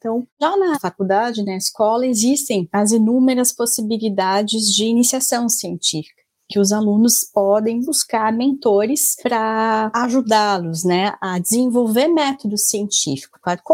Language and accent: Portuguese; Rio Grande do Sul, Brazil; now in São Paulo, Brazil; eu me mudei do Rio Grande do Sul, eu sou gaúcha originalmente, para São Paulo